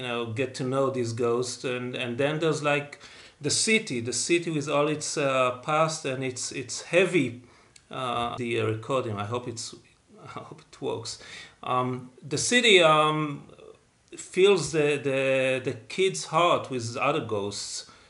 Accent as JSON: {"language": "English", "town": "Haifa", "region": "Haifa District", "country": "Israel", "tie": "born or raised there", "also_born_or_lived": "Jerusalem", "second_language": "English", "said": "But I was born in Israel. I was born in Jerusalem. I grew up. I was raised in Haifa. And I never lived in the U.S., you know, except for, well, like 1 year, my sabbatical or 2 years."}